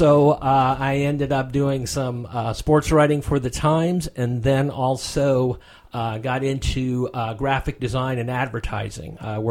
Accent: DeLand, Florida, United States; I've lived in Florida pretty much all of my life. I was born in DeLand, Florida, which is over by Daytona Beach.

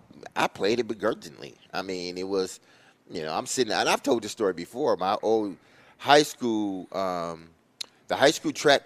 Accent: Detroit, Michigan, United States; So basketball growing up in Detroit, man, it was the end all be all.

